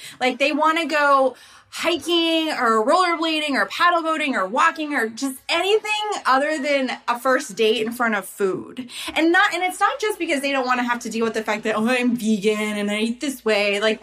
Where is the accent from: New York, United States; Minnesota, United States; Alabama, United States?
New York, United States; now in Los Angeles, United States; I came from New York to LA, which is a little bit different, but it's still across from coast to coast.